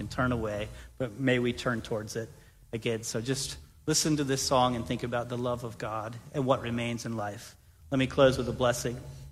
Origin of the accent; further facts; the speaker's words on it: Danville, Illinois, United States; born there; I was born in Danville, Illinois.